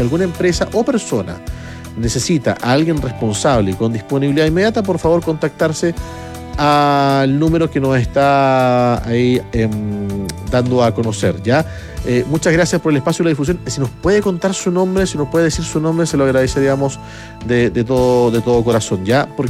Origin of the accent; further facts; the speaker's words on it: Concepción, Biobío, Chile; Mi saludo, soy de Concepción.